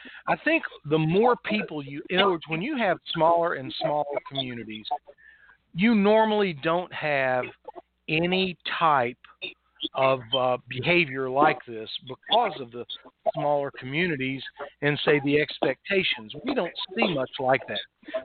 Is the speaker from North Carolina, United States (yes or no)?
yes; Morganton, North Carolina, United States; I'm from Morganton, North Carolina.